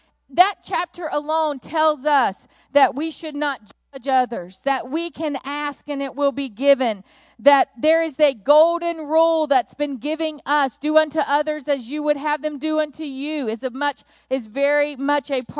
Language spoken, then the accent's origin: English; Alabama, United States; this is about 2 hours from where I grew up in South Alabama.